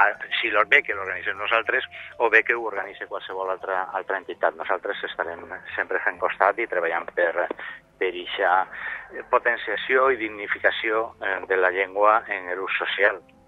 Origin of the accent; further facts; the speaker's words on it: Galicia, Spain; Sí, jo soc gallec.